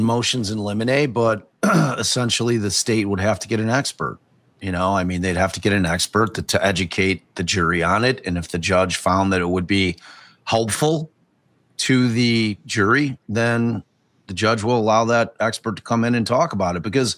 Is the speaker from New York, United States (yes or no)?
no; Chicago, Illinois, United States; I'm a niche guy because I'm from Chicago.